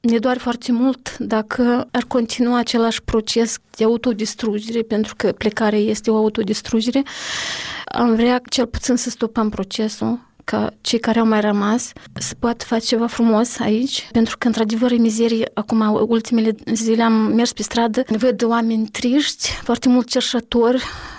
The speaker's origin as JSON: {"language": "Romanian", "country": "Moldova", "said": "când spun că sunt din Republica Moldova"}